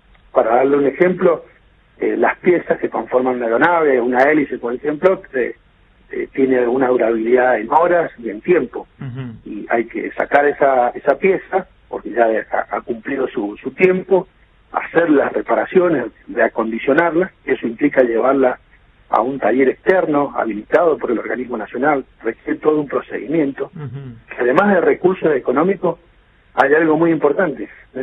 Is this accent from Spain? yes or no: no; San Rafael, Mendoza, Argentina; nos preocupa muchísimo como mendocinos y sobre todo como sanrafalinos